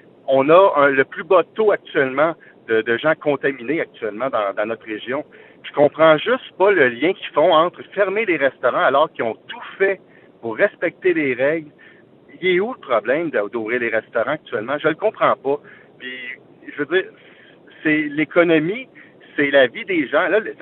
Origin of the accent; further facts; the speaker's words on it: Saint-Sauveur, Quebec, Canada; on est de Saint-Sauveur